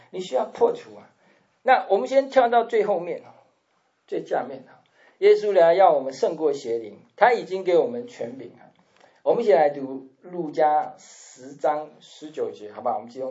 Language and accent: Chinese; Taiwan; 我们从台湾来的啊，庙很多，偶像很多